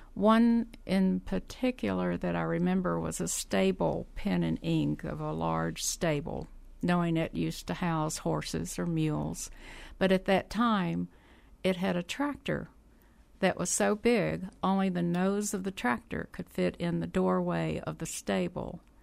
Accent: Louisiana, United States; now in Kentucky; I did. I grew up in Louisiana and went to school there, ended up at LSU doing my graduate work

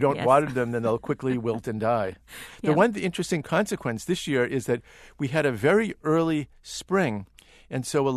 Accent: Boston, Massachusetts, United States; So when I was growing up in New England, in the Boston area, I used to think that we had the most wonderful climate

